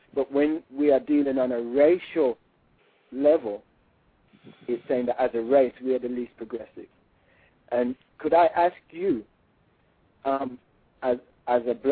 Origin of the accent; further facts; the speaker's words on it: Jamaica; as a Jamaican living in Jamaica